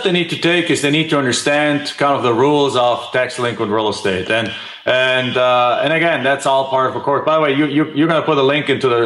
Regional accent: Germany; English is a second language; I'm from Germany. I'm from another country.

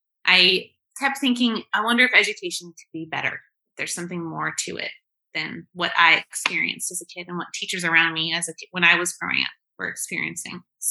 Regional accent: California, United States; moved away as an adult; I am originally from the U.S., born and raised in California, but I have spent 12 years now overseas.

